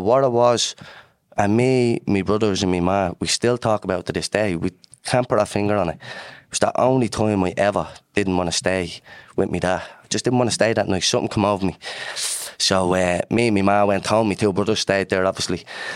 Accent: Dublin, Leinster, Ireland; I'm from Dublin's North Inner City. I'm from Doors Estuary Flats. And my earliest memories growing up in the flats was like very positive, like the community spirit was unbelievable, boys. Like, I would not change my upbringing for anything.

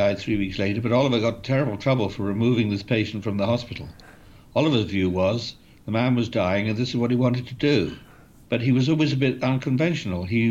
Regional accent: Bath, South West England, United Kingdom; I was 14 when I first met him, because I grew up in Bath.

